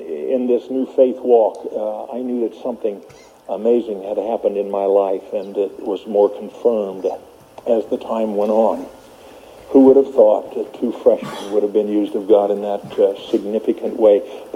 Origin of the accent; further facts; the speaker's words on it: Los Angeles, California, United States; You know, I'm from West L.A. and a lot of things can happen in West L.A.